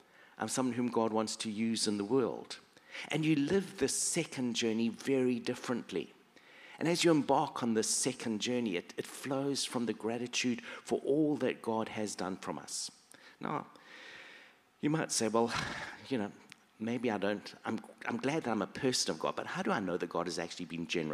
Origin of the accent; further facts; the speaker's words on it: South Africa; One of my shaping experiences was I grew up in South Africa. I grew up there during the apartheid era.